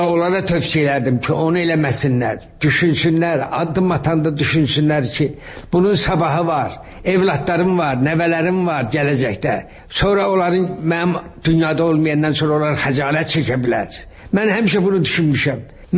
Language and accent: Azerbaijani; Shaki, Shaki-Zagatala, Azerbaijan; born or raised there